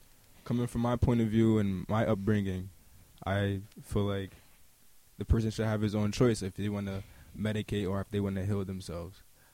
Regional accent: New York City, New York, United States; I feel like living upstate, there's no air for me to breathe. I'm from New York City.

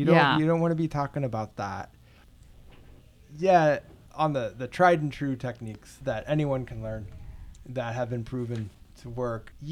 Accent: Midwest, United States; I grew up in the Midwest, you know, two generations away from Depression era farmers.

